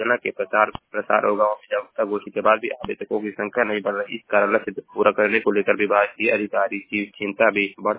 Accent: Maharajganj, Uttar Pradesh, India; मैं जिला महाराजगंज का निवासी हूँ।

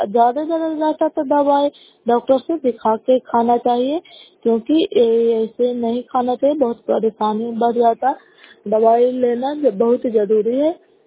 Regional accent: Bihar, India; नालंदा जिला नगर नौसबला कला पंचायत के निवासी हूँ।

